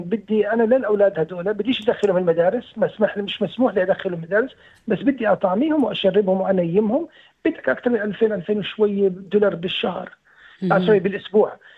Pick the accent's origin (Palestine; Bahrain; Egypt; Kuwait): Palestine; بيأثر علي هذا الموضوع مش كفلسطيني ولكن كبني كإنسان بيأثر علي.